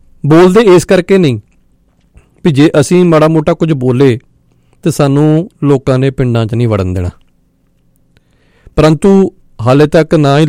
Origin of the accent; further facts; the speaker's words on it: Punjab, India; ਕਿਉਂਕਿ ਮੈਂ ਖੁਦ ਦੁਆਬੇ ਤੋਂ ਹਾਂ, ਇਸ ਅੰਦੋਲਨ ਨੂੰ ਲੈ ਕੇ ਦੁਆਬੇ ਵਾਲੇ ਜਿਹੜੇ ਨੇ ਜੀ ਉਹ ਬਹੁਤ ਢਿੱਲੇ ਨੇ।